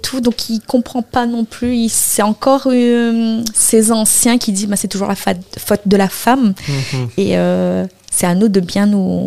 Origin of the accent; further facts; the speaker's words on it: Réunion; now in France; J'ai quitté La Réunion et je suis allée en métropole pour me reconstruire, pour avoir, on va dire, une nouvelle vie.